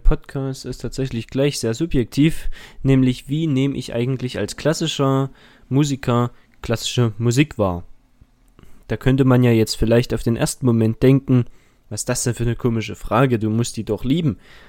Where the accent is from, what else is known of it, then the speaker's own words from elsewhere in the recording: Dresden, Saxony, Germany; ich komme aus Dresden und gehe dort auch zur Schule, und zwar aufs Landesmusikgymnasium